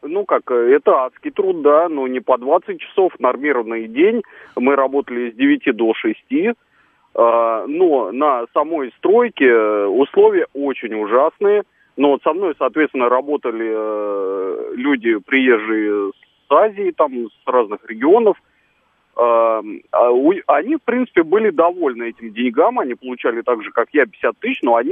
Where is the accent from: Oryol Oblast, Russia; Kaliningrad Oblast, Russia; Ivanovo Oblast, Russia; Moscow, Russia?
Moscow, Russia; я москвич.